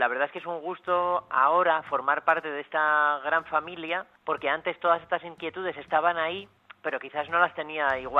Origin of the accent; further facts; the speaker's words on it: Luarca, Asturias, Spain; born there; En mi pueblo donde nací, en Luarca, en el pequeño cine que ahí había